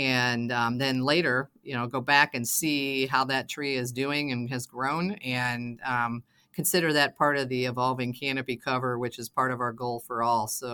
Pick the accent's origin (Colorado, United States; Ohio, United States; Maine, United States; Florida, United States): Ohio, United States; Kent; Well, you know, Doug, I grew up in Kent